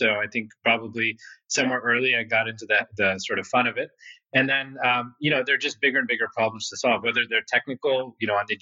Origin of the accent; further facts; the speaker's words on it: Texas, United States; also born or lived in Canada; I was born in Canada. My parents were academics, so they immigrated from India. My dad ended up becoming a professor at a college in Texas, so we moved there. And that's really where I grew up, elementary school, middle school.